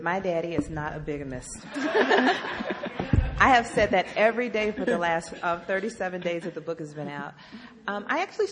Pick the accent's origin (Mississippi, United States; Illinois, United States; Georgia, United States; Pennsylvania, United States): Georgia, United States; Atlanta; also born or lived in Louisiana; She grew up in Louisiana. I grew up in Atlanta.